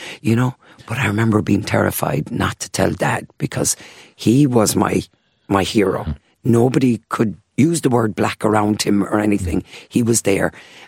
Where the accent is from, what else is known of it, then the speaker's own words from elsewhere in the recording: Limerick, Munster, Ireland; He knew what it was going to be like for a child of colour growing up in Limerick.